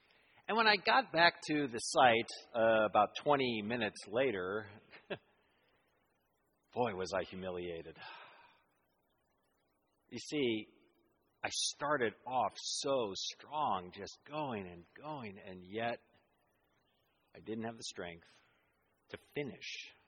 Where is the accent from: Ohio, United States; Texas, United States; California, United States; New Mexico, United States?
New Mexico, United States; Santa Fe; I grew up in Santa Fe, New Mexico, so. There was all kinds of arroyos, deep arroyos, but then there was like big hills